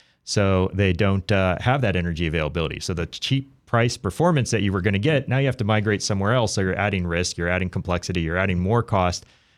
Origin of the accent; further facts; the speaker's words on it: Florida, United States; I'm from Florida, and we get a lot of rain down there as well, and a lot of flooding, and it shuts down the power for a week, right?